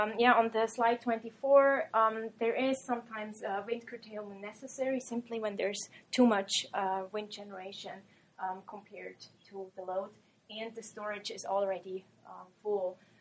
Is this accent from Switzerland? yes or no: yes; Switzerland; from the country where I'm from Switzerland